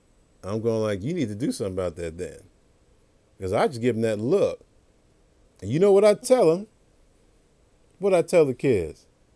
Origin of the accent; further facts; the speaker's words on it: New York, United States; In my home, when I grew up in New York, you got one warning, if that.